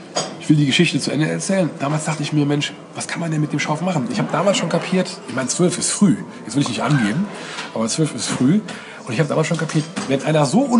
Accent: Oberwinter, Rhineland-Palatinate, Germany; Und ich bin also südlich von Bonn in einem Dorf namens Oberwinter groß geworden.

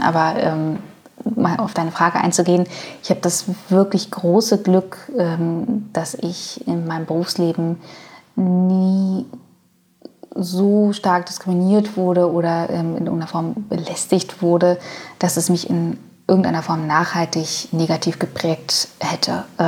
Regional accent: Berlin, Germany; Ich bin im ostdeutschen Umfeld groß geworden. Also ich bin im Osten geboren, aus Berlin geboren. Und nur weil dann, als ich 7 war, ist die Mauer gefallen

